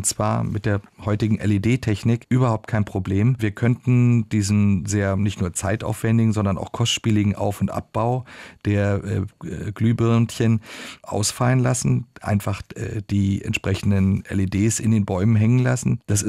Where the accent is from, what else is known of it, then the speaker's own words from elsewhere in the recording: Berlin, Germany; weil ich bin eigentlich als Berliner eine echte rheinische Frohnatur.